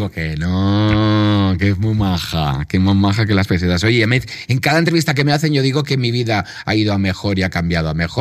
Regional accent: Balearic Islands, Spain; tú y yo somos muy mallorquinas, muy ariscas

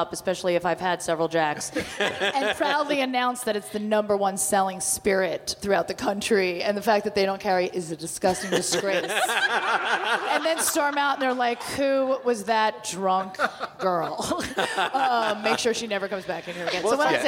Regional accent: New Jersey, United States; because I'm from Jersey

